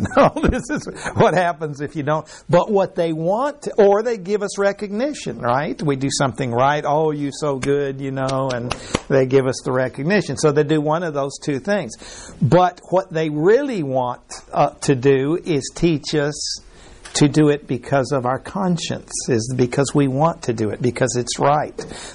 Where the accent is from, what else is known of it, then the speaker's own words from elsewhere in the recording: Mexico; I was raised in Mexico.